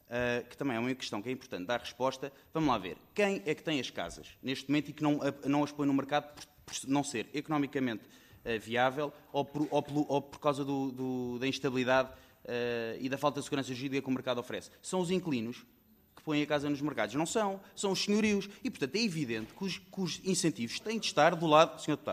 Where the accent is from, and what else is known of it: Portugal